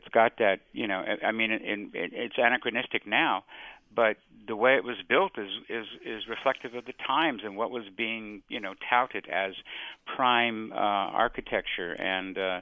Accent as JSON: {"language": "English", "town": "Los Angeles", "region": "California", "country": "United States", "tie": "born or raised there", "said": "I grew up in East L.A. in the 60s when we got moved for the East L.A. interchange."}